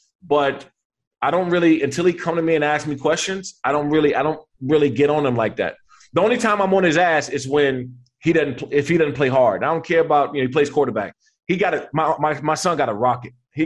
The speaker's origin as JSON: {"language": "English", "region": "Maryland", "country": "United States", "said": "And so I spend a lot of time out there in New York and because I'm from Maryland."}